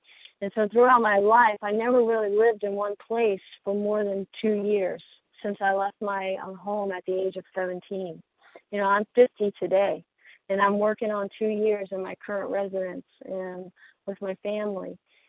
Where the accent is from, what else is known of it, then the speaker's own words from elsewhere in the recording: Mississippi, United States; now in North Carolina, United States; I'm from Mississippi, so I'll try to talk faster than normal.